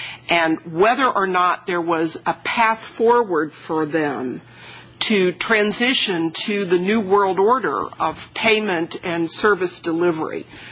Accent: Buffalo, New York, United States; and there's one in my hometown of Buffalo.

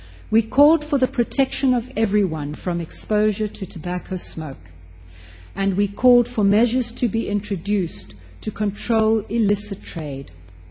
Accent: South Africa; But as a South African here tonight

